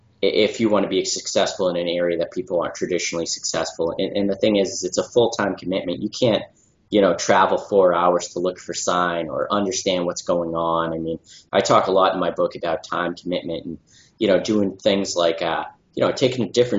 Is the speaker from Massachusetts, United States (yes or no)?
yes; Massachusetts, United States; I grew up hunting in the Berkshires, Western Massachusetts